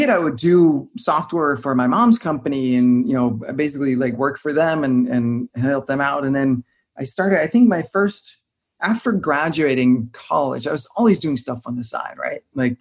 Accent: Denmark; I'm from Denmark. So it was over in Denmark.

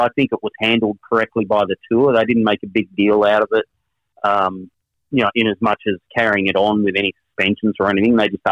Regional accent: Australia; And being an Australian, I can tell you that he was in the wrong place

